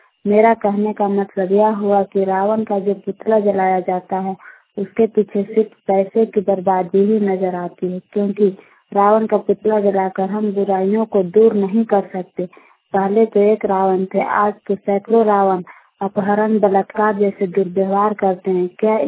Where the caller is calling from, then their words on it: Jharkhand, India; ग्राम बारेदी प्रखंड और मांझी जिला रांची से बोल रही हूँ।